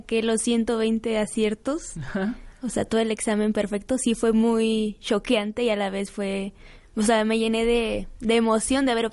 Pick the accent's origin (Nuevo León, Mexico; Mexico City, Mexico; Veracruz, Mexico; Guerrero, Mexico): Mexico City, Mexico; Bueno, yo soy de aquí, de la Ciudad de México, uh-huh. de Tlalpan.